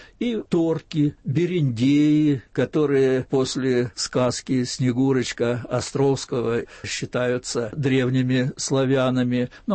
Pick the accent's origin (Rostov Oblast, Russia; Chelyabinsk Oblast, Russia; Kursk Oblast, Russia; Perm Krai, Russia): Kursk Oblast, Russia; also born or lived in Moscow; Я уроженец Курской области, долгое время в Москве жил